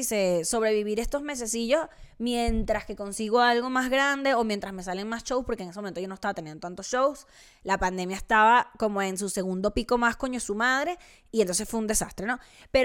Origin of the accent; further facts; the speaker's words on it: Venezuela; Yo soy venezolana y yo siempre pienso que me van a joder